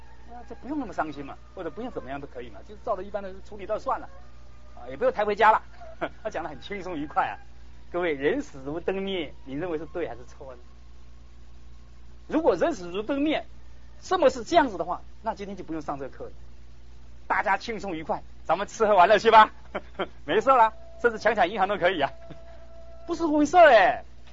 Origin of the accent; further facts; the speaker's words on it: Daxi, Taoyuan, Taiwan; 你看我住大溪啊，我老家在大溪，以前我都回到眷村，我是眷村长大了哈